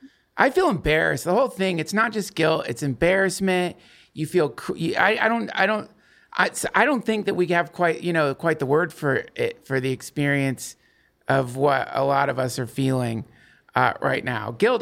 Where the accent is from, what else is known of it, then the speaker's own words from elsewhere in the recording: the South, United States; I was raised by, I was raised in the South.